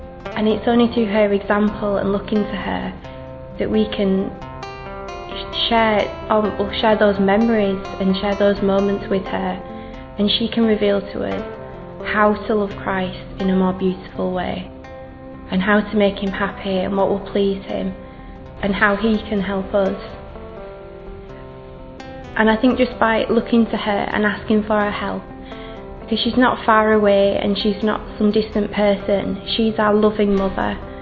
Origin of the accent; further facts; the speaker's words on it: England, United Kingdom; I'm from England